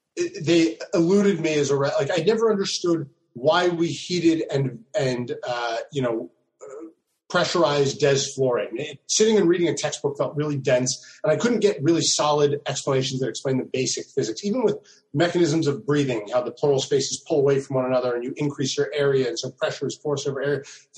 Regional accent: New Jersey, United States; So I'm actually from South Jersey

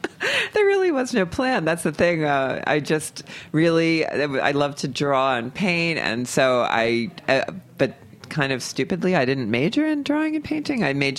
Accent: Pennsylvania, United States; Outside of Philadelphia, in the suburbs.

